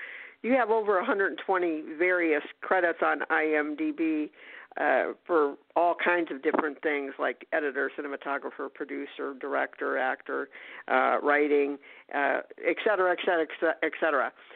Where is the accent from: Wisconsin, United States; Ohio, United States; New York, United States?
Ohio, United States; Elyria; If you tell people, I'm from Elyria, they'll say, where's that?